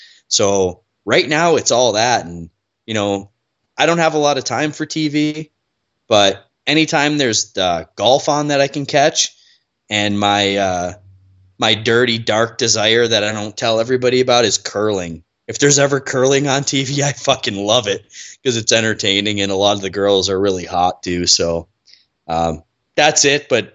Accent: Buffalo, New York, United States; now in Canada; I'm from Buffalo. So the closest teams for me, obviously I grew up a Sabres fan.

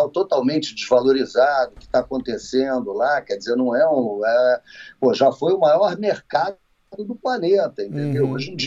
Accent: Brazil; nós somos brasileiros, mas, porra, não é sempre que você vai torcer para um brasileiro

